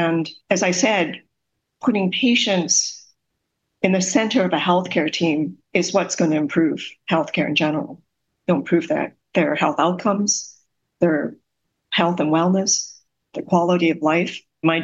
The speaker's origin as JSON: {"language": "English", "country": "Canada", "said": "as a Canadian, I actually know what I need, when I need it, and I'm in the driver's seat. That's how healthcare in Canada is sustainable."}